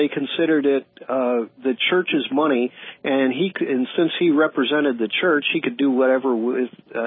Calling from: San Francisco, California, United States; Well, hi, doctor. I'm out in San Francisco.

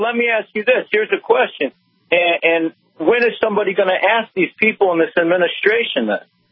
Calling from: Cleveland, Ohio, United States; So listen, I'm calling from Cleveland, Ohio, calling about the gas.

